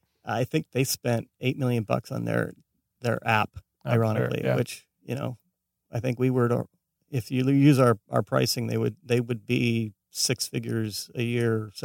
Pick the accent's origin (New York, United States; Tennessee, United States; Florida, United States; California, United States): California, United States; Escondido; now in Los Angeles, United States; I was born and raised in San Diego.